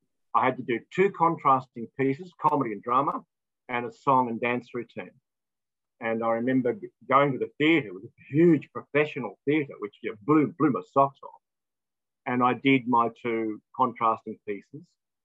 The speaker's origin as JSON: {"language": "English", "town": "Toowoomba", "region": "Queensland", "country": "Australia", "tie": "born there", "said": "I was born in Toowoomba in Queensland."}